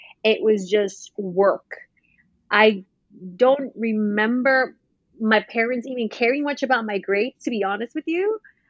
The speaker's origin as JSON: {"language": "English", "region": "Oaxaca", "country": "Mexico", "tie": "born or raised there", "lives_now": "Los Angeles, United States", "said": "So moving to LA, I absolutely loved it. Like, I grew up in Oaxaca watching Saved by the Bell and Full House. Obviously, they were all dubbed, they were all in Spanish"}